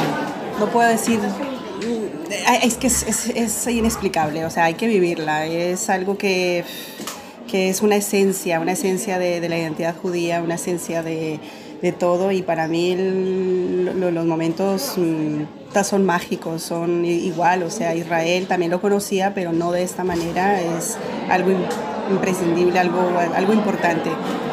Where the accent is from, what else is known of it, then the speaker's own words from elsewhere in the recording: Colombia; yo soy de colombiana, también pertenezco a la comunidad de Alicantina.